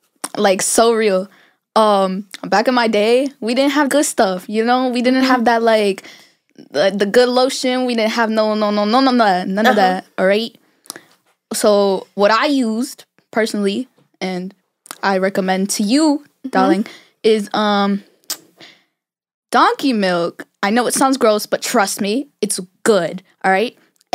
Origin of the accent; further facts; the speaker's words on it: Greece; first language Greek; English is a second language; Listen different languages, you know, like Greek, my native language, Queen Greek, and like Arabic